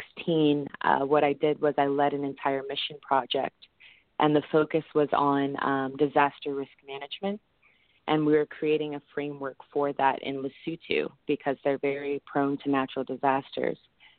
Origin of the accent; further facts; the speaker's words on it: United States; as well as my American kind of upbringing that appealed to the judges for that competition.